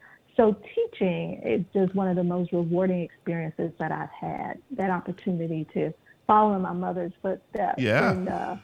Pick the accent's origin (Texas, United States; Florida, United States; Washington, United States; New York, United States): Florida, United States; Miami; I grew up in Miami's inner city.